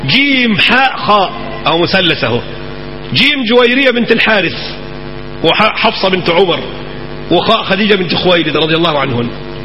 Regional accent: Cairo, Cairo Governorate, Egypt; عندنا في القاهرة في العتبة شارع محمد ذيك الألفي

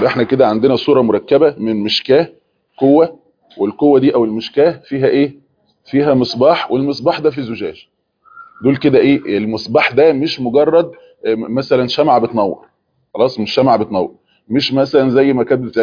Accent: Egypt; احنا مصر ما يعرفوش الحر الشديد وما يعرفوش البرد الشديد

